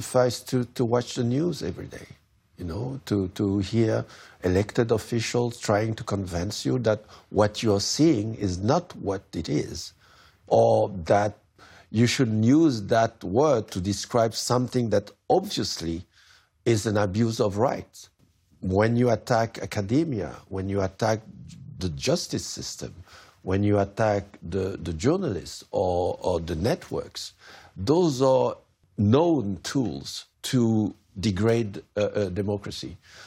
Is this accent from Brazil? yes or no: no; Haiti; You know, I come from Haiti. I grew up in a dictatorship, and I remember my parents, you know, whispering in the living room.